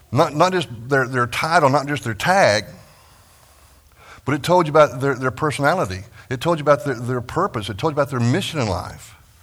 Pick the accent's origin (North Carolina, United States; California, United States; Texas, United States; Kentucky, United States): Texas, United States; I grew up in Texas and driving up and down I-35 in Dallas.